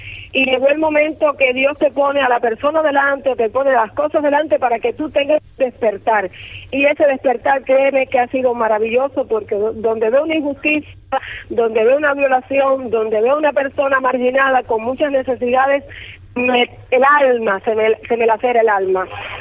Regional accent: Cuba; todos somos cubanos.

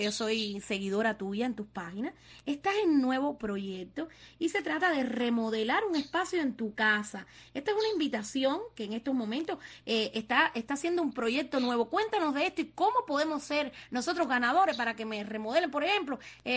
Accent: Cuba; nosotros los cubanos

